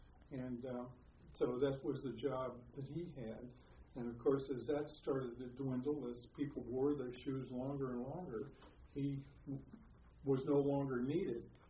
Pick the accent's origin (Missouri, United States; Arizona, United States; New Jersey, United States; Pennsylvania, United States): Missouri, United States; St. Louis; Well, I was born in St. Louis, Missouri, April of 1924, and spent my entire life here.